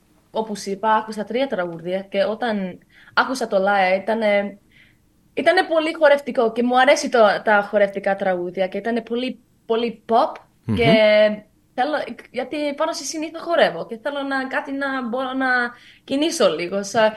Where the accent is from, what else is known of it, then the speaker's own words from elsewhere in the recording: Sydney, New South Wales, Australia; Γεννήθηκα στην Αυστραλία, Σίδνεϊ.